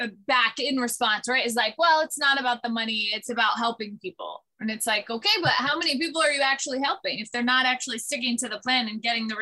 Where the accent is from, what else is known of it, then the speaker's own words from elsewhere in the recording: Northeast, United States; I'm from the Northeast, so it's